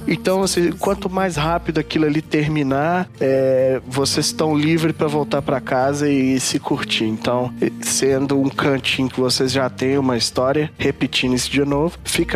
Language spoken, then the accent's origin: Portuguese; Sabará, Minas Gerais, Brazil; now in Contagem, Brazil; Eu nasci em Sabará, sou de lá, E depois que me casei, vim morar em Contagem.